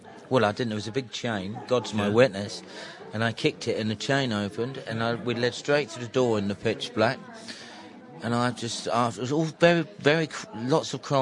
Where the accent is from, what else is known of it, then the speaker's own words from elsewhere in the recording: Tooting, London, United Kingdom; Well, it's a bit... It's not the greatest place in the world.